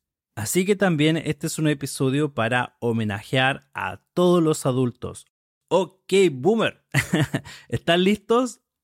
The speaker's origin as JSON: {"language": "Spanish", "country": "Chile", "said": "soy de Chile"}